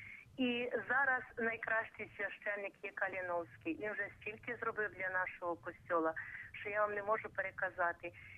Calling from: Murafa, Vinnytsia Oblast, Ukraine; я з Мурафи.

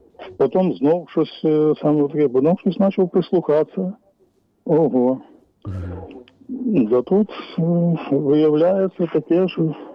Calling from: Korosten, Zhytomyr Oblast, Ukraine; Коростин.

